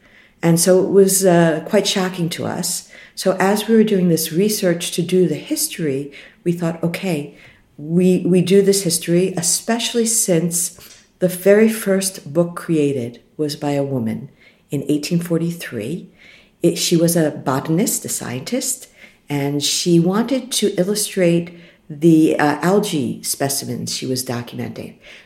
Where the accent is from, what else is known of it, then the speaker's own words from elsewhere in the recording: New York, United States; I come from New York